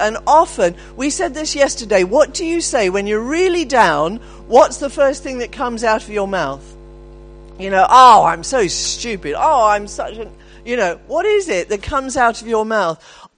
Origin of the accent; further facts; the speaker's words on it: Exeter, South West England, United Kingdom; even though I come from Exeter, welcome.